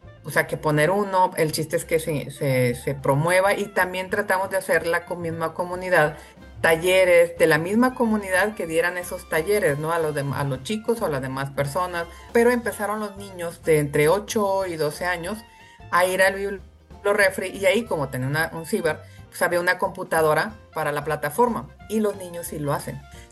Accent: Guasave, Sinaloa, Mexico; Yo soy sinaloense, yo soy de Guasave, Sinaloa, y yo siempre quise hacer algo allá en mi pueblo

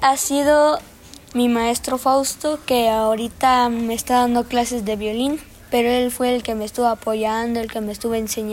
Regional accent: State of Mexico, Mexico; born there; De nacimiento soy del Estado de México, pero de corazón de San Andrés Chicahuaxtla.

